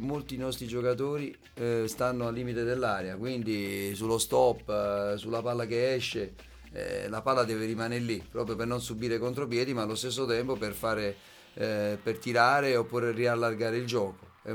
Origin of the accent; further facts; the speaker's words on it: Naples, Campania, Italy; Mi manca, che diciamo, a parte la famiglia, ma mi manca comunque la città. È impossibile che non manchi Napoli